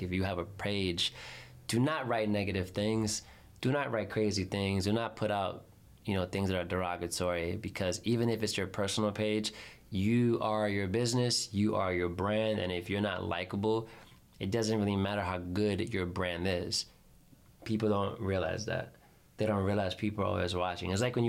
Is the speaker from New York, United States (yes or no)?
yes; Bronx, New York, United States; all my friends growing up in the Bronx, all had the best sense of fashion